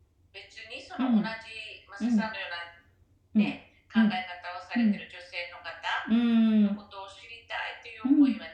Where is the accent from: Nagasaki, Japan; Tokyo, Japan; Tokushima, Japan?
Nagasaki, Japan; now in Okayama, Japan; 長崎生まれで、長崎育ちで、